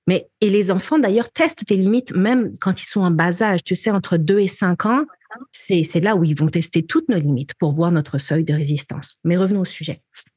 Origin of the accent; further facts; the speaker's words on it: France; moved away as an adult; j'ai vécu 25 ans de ma vie en France et que je suis née en France.